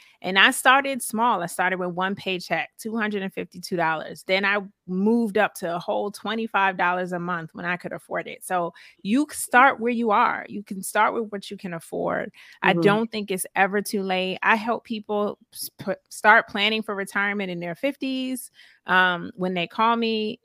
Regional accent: Georgia, United States; you know, I'm from Georgia. Back then, my bank was First Union.

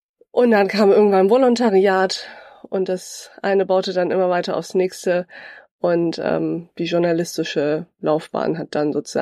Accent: Bad Honnef, North Rhine-Westphalia, Germany; Ich bin gebürtige Bad Honneferin. Ich bin in Bad Honnef geboren. Das ist eine Stadt bei Bonn. So etwas wie ein Bonner Vorort, könnte man sagen. Bin dort geboren, aufgewachsen, zur Schule gegangen, Grundschule, städtisches Gymnasium, alles ganz, ganz klassisch.

